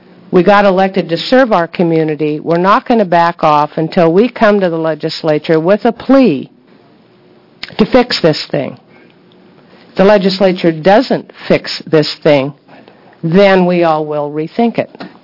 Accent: Clatskanie, Oregon, United States; I'm from Clatskanie.

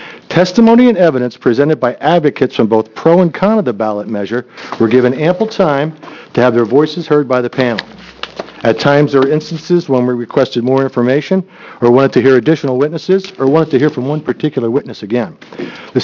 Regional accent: Portland, Oregon, United States; I'm from Portland, Oregon.

